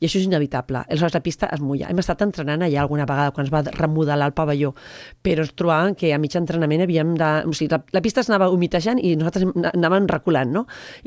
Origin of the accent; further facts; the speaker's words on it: Sant Cugat del Vallès, Catalonia, Spain; els que sí que som de Sant Cugat de tota la vida